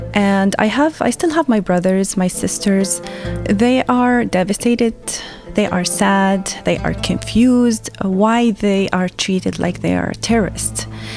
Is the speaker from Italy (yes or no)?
no; Yemen; moved away as an adult; now in United States; The meaning of my name is hope. I was raised and born in Yemen. I came to the United States 16 years ago after I got married.